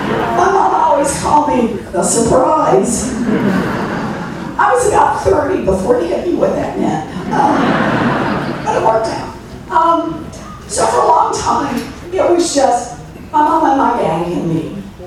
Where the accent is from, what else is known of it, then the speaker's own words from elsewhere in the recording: Oklahoma, United States; I grew up in Oklahoma